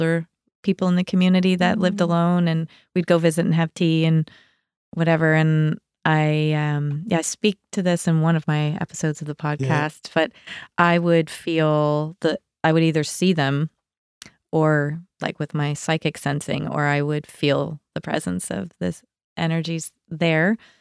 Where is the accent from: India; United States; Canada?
Canada; Port Medway, Nova Scotia; Yep. I grew up in Queens County in Port Medway.